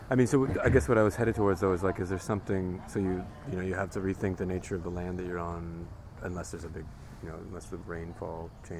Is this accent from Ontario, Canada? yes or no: yes; Ontario, Canada; I'm not from mm-hmm. this area, I'm from Southern Ontario originally